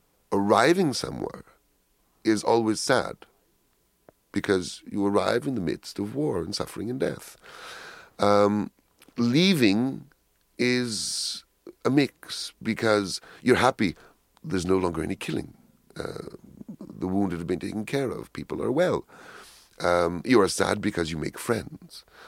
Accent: Toronto, Ontario, Canada; I was born and brought up in Toronto, Canada, but I'm of Greek Macedonian origin, and I know the Balkans very, very well

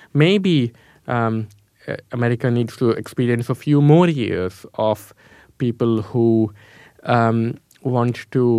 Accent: India; when I was growing up in India, you know, we'd all sing patriotic songs, and this was in the schools and the playgrounds

